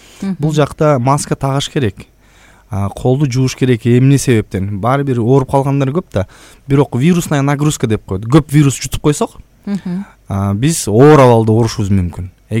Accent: Nookat, Osh Region, Kyrgyzstan; now in Bishkek, Kyrgyzstan; Мен Ноокаттан болом өзүм. Негизи Ноокатта болом.

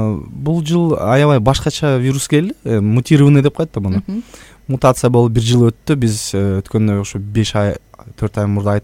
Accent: Nookat, Osh Region, Kyrgyzstan; now in Bishkek, Kyrgyzstan; Мен Ноокаттан болом өзүм. Негизи Ноокатта болом.

